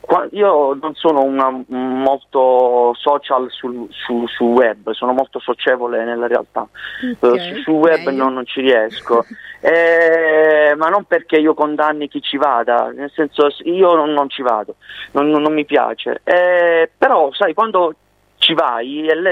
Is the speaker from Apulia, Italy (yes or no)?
yes; Cerignola, Apulia, Italy; Io sono pugliese, Canosa è un paese vicino il mio paese che è Cerignola.